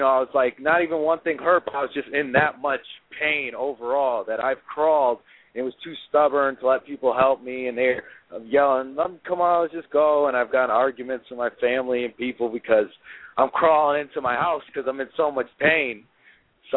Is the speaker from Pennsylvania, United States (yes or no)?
no; Connecticut, United States; now in Atlanta, United States; No, I moved to Atlanta to train. I'm from Connecticut, and I moved to Atlanta like 5 years ago to train at the WWE 4.